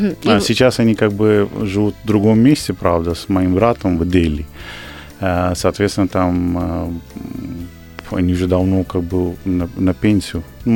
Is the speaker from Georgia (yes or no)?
no; Jammu and Kashmir, India; Russian is a second language; now in Russia; я приехал из Индии, живу, я родом из самой северную часть Индии. Местность называется Кашмир.